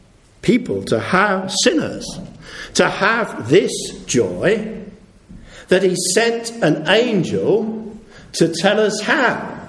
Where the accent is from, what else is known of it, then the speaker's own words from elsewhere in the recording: United Kingdom; we are British people and we do not show our emotions very much on the surface.